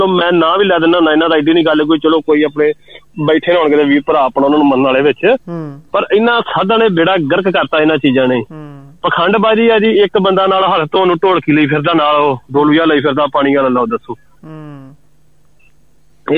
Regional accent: Amritsar, Punjab, India; ਮੈਂ ਅੰਮ੍ਰਿਤਸਰ ਤੋਂ ਆ ਤੇ ਚਲੋ ਸਾਡਾ ਪਿੰਡ ਤੇ ਚਲੋ ਬੜਾ ਵਧੀਆ ਸਾਡੇ ਪਿੰਡ ਦਾ ਚਲੋ ਮਾਹੌਲ ਹੈ

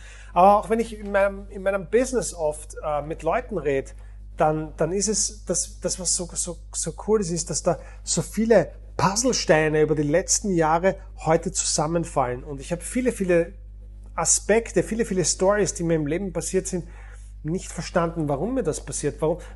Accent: Vienna, Austria; Bei uns in Wien, da gibt es die Berufsfeuerwehr zum Beispiel.

